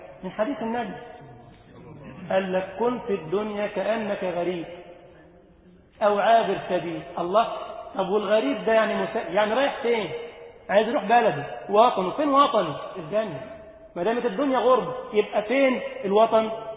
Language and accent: Arabic; Egypt; انا عزيز ان انا مصري